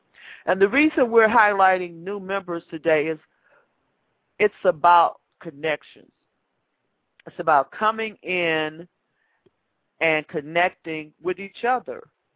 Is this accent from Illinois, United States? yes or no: yes; Chicago, Illinois, United States; I grew up in Chicago, and no matter what, I love it.